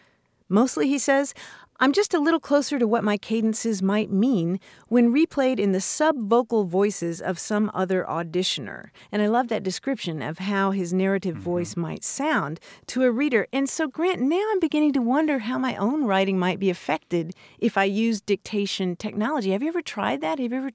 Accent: Kentucky, United States; I grew up in Kentucky, never heard it.

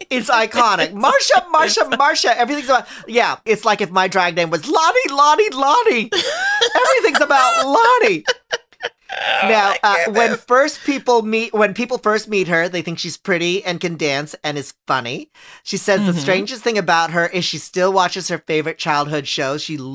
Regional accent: San Francisco, California, United States; Yeah, from my hometown of San Francisco, California.

